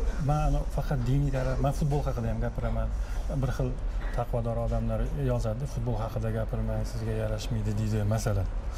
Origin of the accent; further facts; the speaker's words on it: Tashkent, Uzbekistan; born there; o'zim ham Toshkent tug'ilganman.